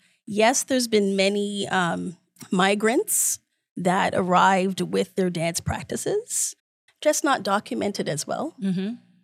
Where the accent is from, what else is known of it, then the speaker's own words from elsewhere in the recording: Toronto, Ontario, Canada; born there; I am Toronto born. So I'm Canadian in that sense. But my family is from Guyana, from South America. So the Afro-Guyanese lineage